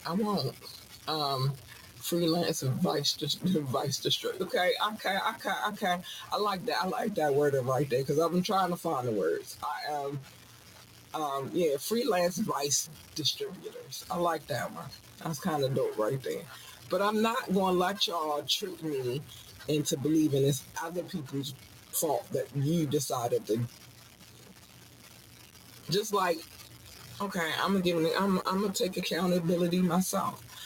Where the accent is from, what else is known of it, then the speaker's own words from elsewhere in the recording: Baltimore, Maryland, United States; I'm from Baltimore. And narcotics is heavy. Was heavy, is heavy here too, right?